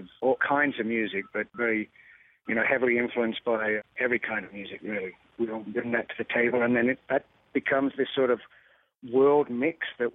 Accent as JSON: {"language": "English", "region": "England", "country": "United Kingdom", "tie": "born there", "said": "Obviously, I'm a Englishman born, but a lot of Irish and Scottish heritage in my background."}